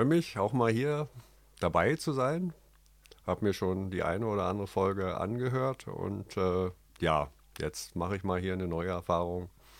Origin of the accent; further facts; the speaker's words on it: East Germany, Germany; moved away as an adult; also born or lived in Netherlands; ich komme ja aus dem Osten und bin dann eigentlich relativ spät hier gelandet, arbeitstechnisch, weil es halt bei mir zu Hause nicht mehr so richtig geklappt hat.